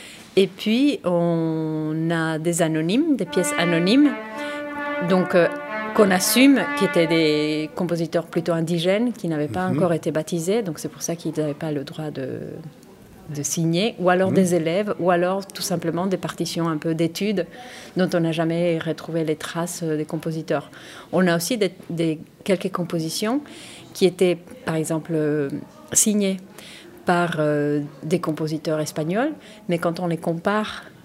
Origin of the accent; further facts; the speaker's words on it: Bolivia; mon parcours vient depuis la Bolivie, puisque je suis d'origine bolivienne. Je suis née en Bolivie et j'ai commencé là-bas avec la danse.